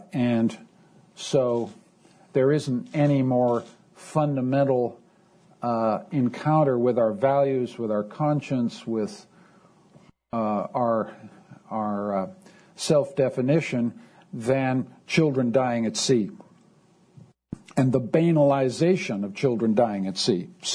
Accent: Canada; I'm not an American, I'm a Canadian, I'm next door, I love you guys

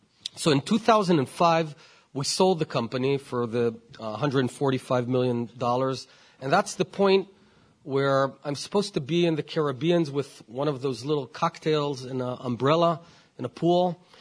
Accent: Haifa, Haifa District, Israel; I was born in Israel to American immigrants who had come from California. I grew up in Haifa, many call the San Francisco of Israel, a city on the shores of the Mediterranean

